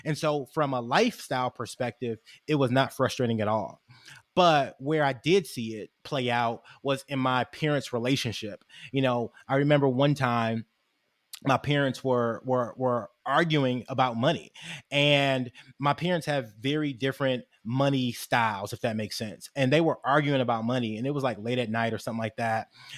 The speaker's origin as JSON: {"language": "English", "town": "Detroit", "region": "Michigan", "country": "United States", "tie": "born or raised there", "said": "born and raised in Detroit, Michigan, on the east side of Detroit, between Chalmers and Hayes on a street called Flanders."}